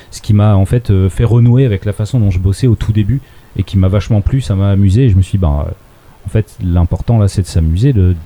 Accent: Chartres, Centre-Val de Loire, France; je viens de Chartres, et c'est une région où il n'y a pas forcément ce genre d'événement, ou en tout cas pas installé, c'est pas enraciné vraiment.

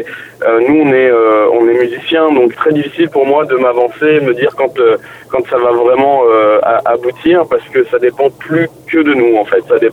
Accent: France; parce que c'est en anglais et que on est français, donc la barrière de la langue peut être un handicap

